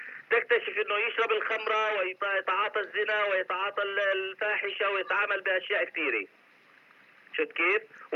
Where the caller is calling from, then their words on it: Portland, United States; من امريكا بتكلم، انه هي تطلب الطلاق، وهون مسجد الصبر، اذا سامع عن مسجد الصبر في بورتلاند